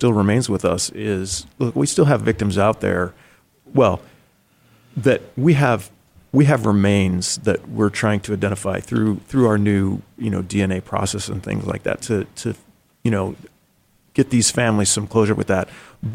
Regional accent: Seattle, Washington, United States; when I grew up in the Seattle area, the Green River killings were happening when I was in junior high and high school.

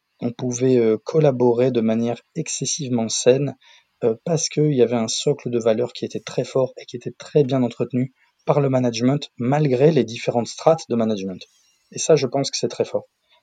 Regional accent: Toulouse, Occitanie, France; J'ai grandi 15 ans à Toulouse, je suis estampillé, fête de Dax, magret de canard et rugby.

